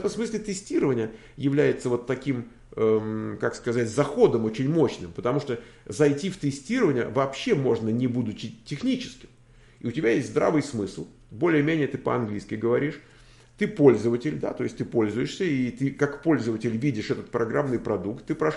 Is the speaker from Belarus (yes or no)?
yes; Belarus; Сам я из Беларуси, а он из Калифорнии.